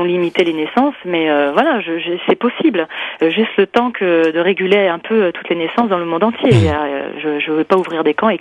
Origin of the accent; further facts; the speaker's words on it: Paris, Île-de-France, France; moi je suis parisienne, et ici on me reconnaît parce que j'ai pas l'accent du Sud.